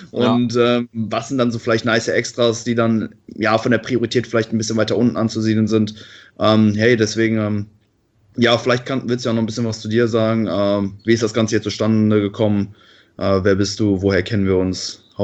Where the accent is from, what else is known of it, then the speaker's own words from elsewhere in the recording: Cologne, North Rhine-Westphalia, Germany; Und du kommst aus Oberhausen, ich komme aus Köln, ist relativ nah beieinander.